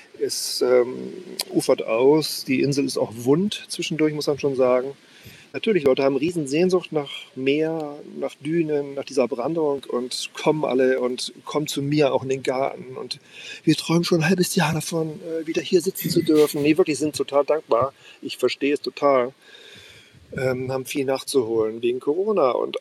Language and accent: German; Worpswede, Lower Saxony, Germany; oder in Worpswede, in meiner Heimat, Worpswede-Suppen